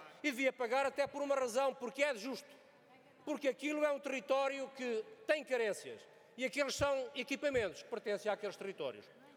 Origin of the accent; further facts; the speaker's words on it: Trás-os-Montes, Portugal; E eu, como transmontano e como português em geral, espero que seja concretizado.